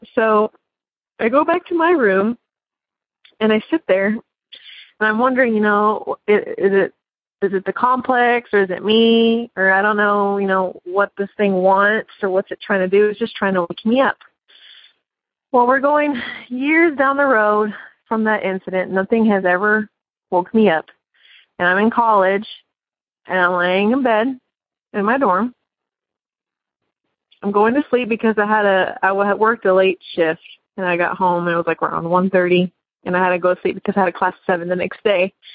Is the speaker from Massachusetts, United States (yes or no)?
no; Sioux City, Iowa, United States; I am from Sioux City, Iowa.